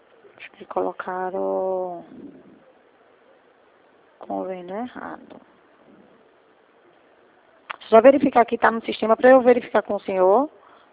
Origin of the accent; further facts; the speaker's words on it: Recife, Pernambuco, Brazil; Sou de Recife.